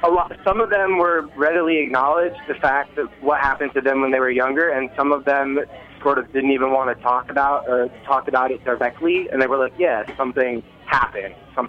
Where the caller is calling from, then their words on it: Bushwick, New York, United States; calling from Bushwick.